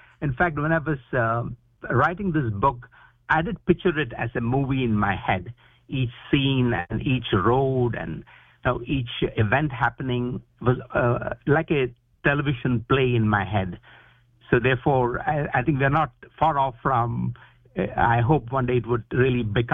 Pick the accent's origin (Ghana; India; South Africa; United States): India; this friendship I actually experienced myself growing up in India.